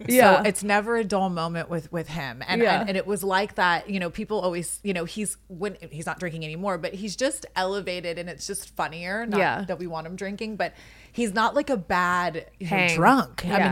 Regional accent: Charleston, South Carolina, United States; Yeah, I grew up in Charleston. So it's 843.

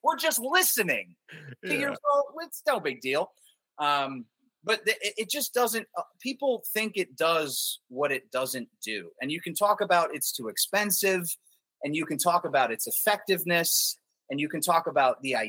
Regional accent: Buffalo, New York, United States; I'm from Buffalo, so I just, instead of the game on in the background, I have civics.

